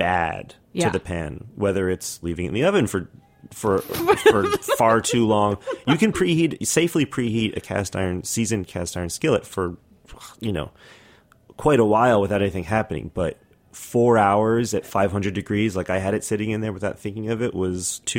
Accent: Brooklyn, New York, United States; I'm from Brooklyn.

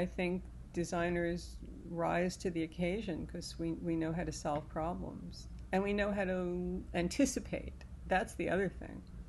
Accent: New York, United States; I'm a New Yorker. I'm like, let's go.

